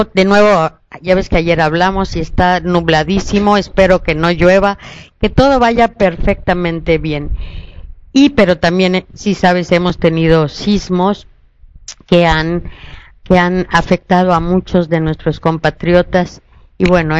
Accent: Mexico; seguimos siendo me los mexicanos fuertes y con ganas de salir adelante.

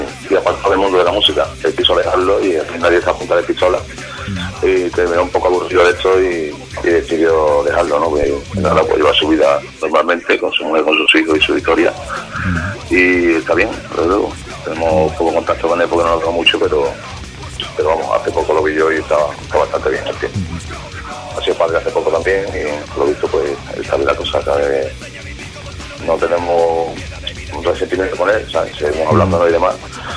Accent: Seville, Andalusia, Spain; venimos todos de un barrio de la zona norte de Sevilla, aunque algunos han nacido fuera.

